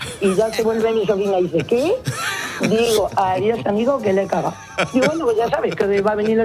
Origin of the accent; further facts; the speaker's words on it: Villanueva de los Infantes, Castilla-La Mancha, Spain; yo soy de Villanueva de los Infantes, que es uno de los pueblos bonitos de Ciudad Real